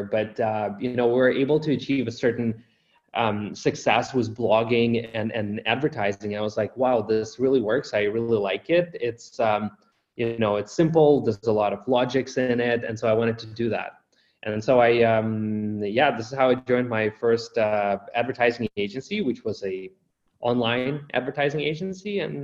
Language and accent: English; Ukraine; So for myself, growing up in Ukraine